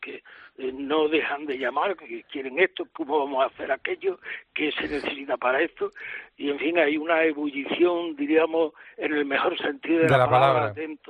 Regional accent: El Viso, Andalusia, Spain; Yo soy de un pueblo del Viso, del norte de la provincia de Córdoba

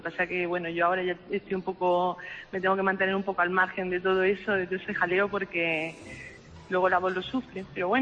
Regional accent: Córdoba, Andalusia, Spain; Sí, sí, soy de Córdoba.

